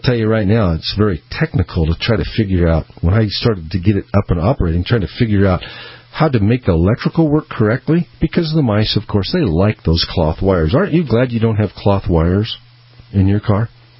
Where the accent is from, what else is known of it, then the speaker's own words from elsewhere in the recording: Peoria, Illinois, United States; born there; get an email from where I was born at in Peoria, Illinois, but the state of Illinois.